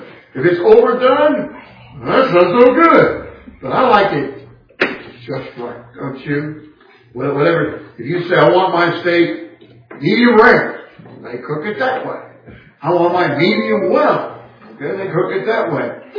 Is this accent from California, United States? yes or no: yes; Castro Valley, California, United States; Not a city boy. You probably figured that out already if I hadn't told you. I grew up in Castro Valley, California. A little hick town of 53,000.